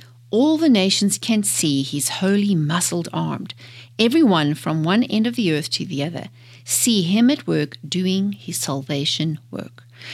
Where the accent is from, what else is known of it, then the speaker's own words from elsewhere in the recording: South Africa; But this definitely reminds me of growing up in South Africa.